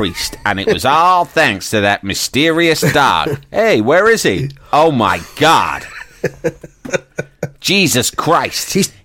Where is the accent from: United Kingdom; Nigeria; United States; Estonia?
United Kingdom; Glasgow, Scotland; I grew up in the Gorbals.